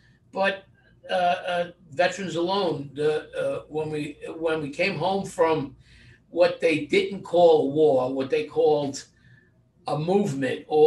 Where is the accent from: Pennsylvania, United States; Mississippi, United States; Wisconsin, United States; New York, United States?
New York, United States; Brooklyn; moved away as an adult; I grew up in Brooklyn. I stayed there until I was 26. I decided I was going to get married. I got married, did not want to raise a family in Brooklyn, live in an apartment or buy an overpriced house in Brooklyn.